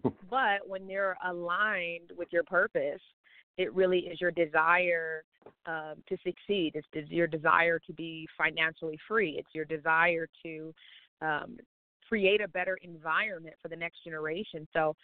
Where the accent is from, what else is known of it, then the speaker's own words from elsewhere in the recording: Michigan, United States; But I'm originally from Michigan. I recently moved to Atlanta. I was a TV host in Detroit.